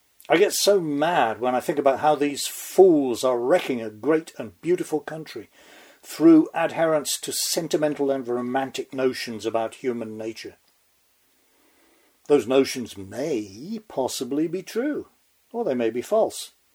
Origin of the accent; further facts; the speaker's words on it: England, United Kingdom; when I was growing up in England was one part of the grandly named Federation